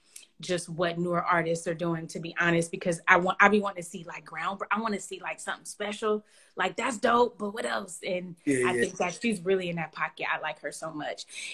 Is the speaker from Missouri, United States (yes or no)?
no; California, United States; Well, okay, so listen, I'm from the Bay Area, right?